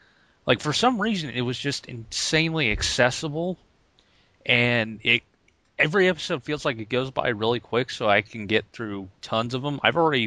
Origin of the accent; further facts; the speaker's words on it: Indiana, United States; Actually, the show is actually based in my home state of Indiana, the fictional town of Pawnee.